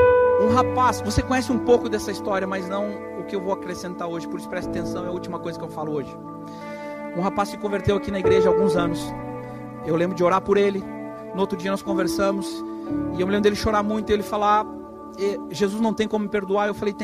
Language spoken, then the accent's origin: Portuguese; Rio Grande do Sul, Brazil; eu que sou gaúcho macho, eu comecei a chorar